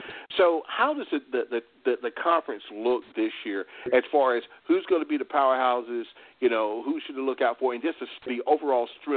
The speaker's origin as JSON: {"language": "English", "region": "North Carolina", "country": "United States", "tie": "born there", "said": "I was born in North Carolina."}